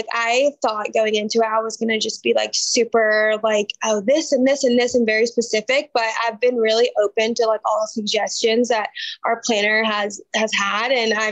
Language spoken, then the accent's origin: English; Alabama, United States; So I grew up in Alabama, went to the University of Alabama.